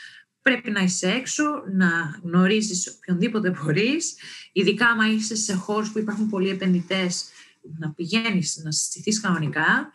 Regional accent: Greece; ειδικά εμείς, σαν Έλληνες που είμαστε στο ελληνικό startup οικοσύστημα

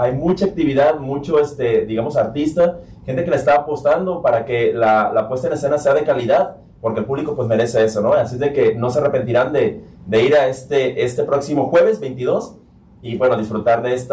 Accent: Colima, Mexico; todos los que somos de Colima, claro que disfrutamos de Ciudad Guzmán cuando vamos

